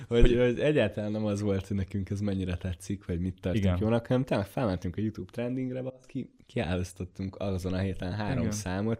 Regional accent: Hungary; Verni akarjuk a mellünket, mi magyarok vagyunk.

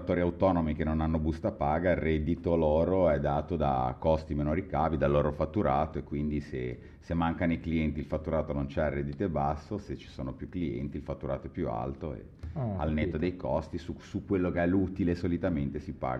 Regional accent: Genoa, Liguria, Italy; vivo a Genova, sono nato a Genova, faccio il consulente del lavoro, sono genuano perché sono di Genova.

